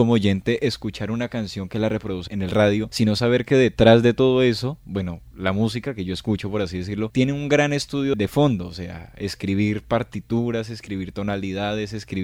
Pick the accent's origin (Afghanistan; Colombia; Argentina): Colombia; Balsillas, Caquetá; now in Neiva, Colombia; Yo soy de Balsillas, Caquetá. Yo nací en Balsillas, Caquetá, pero desde el 2001 el conflicto armado nos obligó a mí y a mi familia a desplazarnos de allá. Entonces nosotros somos desplazados por la violencia, nos vinimos a vivir a Neiva desde el 2001 hasta la actualidad.